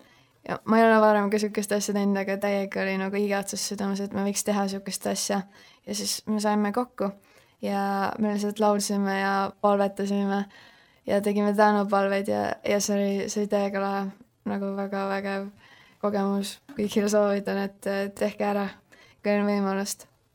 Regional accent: Saku, Harju County, Estonia; Ja kuna ma ise olen pärit Sakus, siis ma mõtlesin, et seda võiks Sakus teha.

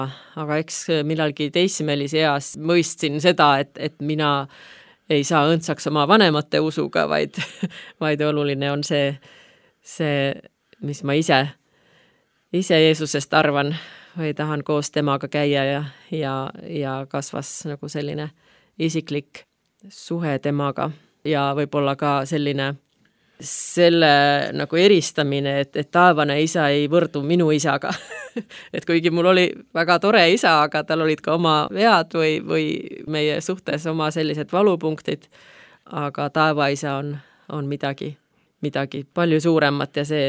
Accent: Lappeenranta, South Karelia, Finland; Selle laulu autorid on Soomes, minu kodukandis Lappeerandas

